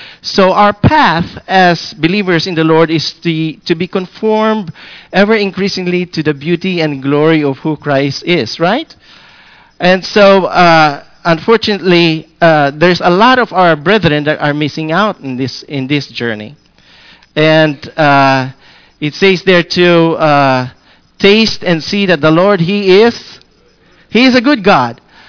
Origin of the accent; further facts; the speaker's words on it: Philippines; When we were growing up in the Philippines, we have a family verse.